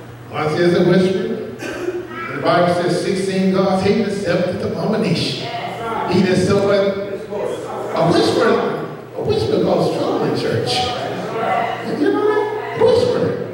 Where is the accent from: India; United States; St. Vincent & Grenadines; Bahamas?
Bahamas; Nassau, New Providence; I'm from Nassau. Can I just use my own speech?